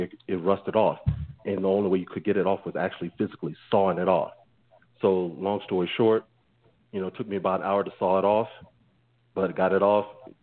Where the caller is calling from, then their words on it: Denver, Colorado, United States; from Denver, Colorado.